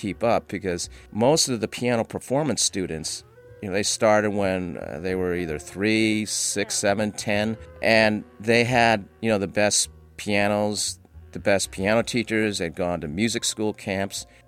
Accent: United States; born there; as an American-born Chinese, was connecting to the history of finding out, well, who am I?

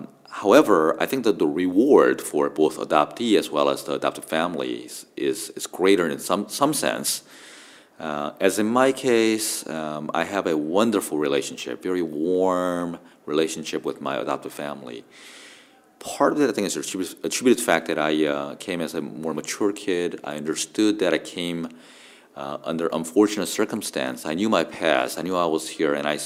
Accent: South Korea; now in United States; You have two poles essentially: your ethnic pole, being Korean, and also being American. And I went through that whole process while living here.

